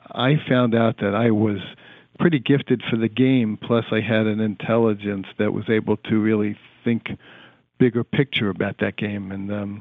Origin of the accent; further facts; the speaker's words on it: Brooklyn, New York, United States; Okay, well, born and raised in Brooklyn, had normal 20/20 vision growing up.